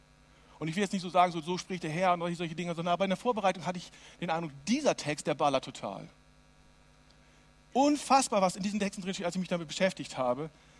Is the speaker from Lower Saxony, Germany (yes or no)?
yes; Lower Saxony, Germany; Also ich komme aus dem Herzen Ostfrieslands. Ja? Da bin ich groß geworden.